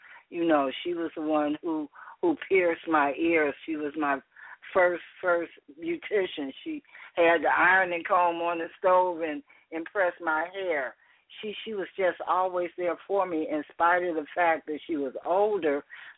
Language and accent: English; Chicago, Illinois, United States; also born or lived in Cleveland; Well, you know, I was born in Cleveland, Ohio, and raised in Chicago by my aunt and uncle.